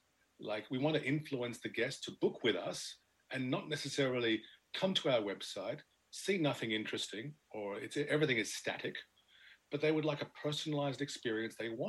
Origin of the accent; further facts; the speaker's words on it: Australia; moved away as an adult; now in United Kingdom; I'm Australian, now living in the UK for almost 10 years.